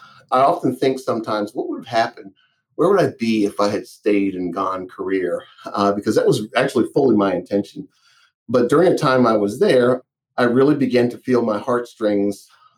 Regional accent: Baltimore, Maryland, United States; I grew up in Baltimore, went to Northwestern High School, left in 1983 to go to undergrad, and came back 30 years later.

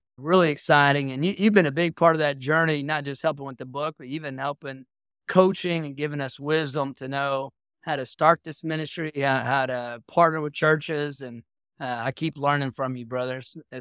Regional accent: Texas, United States; also born or lived in Houston, United States; Yeah, I grew up in North Texas, and you and I met after growing up in North Texas. God called me to pastor a church in Houston

